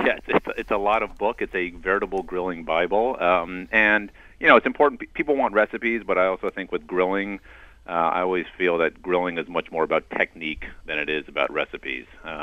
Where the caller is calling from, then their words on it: New York, United States; I'm calling from the North Fork of Long Island, where my grill is actually fired up right this minute.